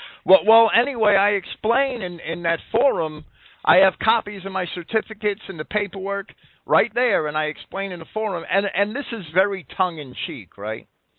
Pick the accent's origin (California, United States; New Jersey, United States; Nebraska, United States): New Jersey, United States; and I'm from New Jersey